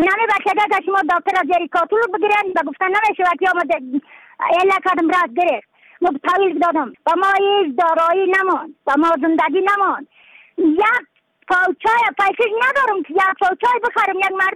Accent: Badakhshan, Afghanistan; از بدخشان هستم، مرکز بدخشان ولسوالی اتکل پایان.

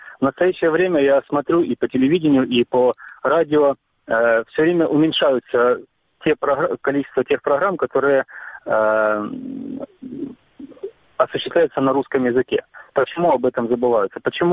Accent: Luhansk, Luhansk Oblast, Ukraine; first language ru; Я, в частности, гражданин Украины, я уроженец города Луганска, я люблю украинский язык, я люблю Украину, но тем не менее я разговариваю на русском языке, потому что я воспитан на русском языке.

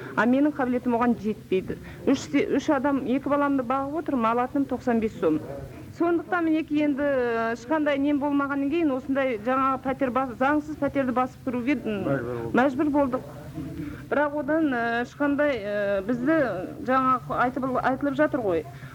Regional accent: Almaty Region, Kazakhstan; осы Алматы облысында туып өскен жерім.

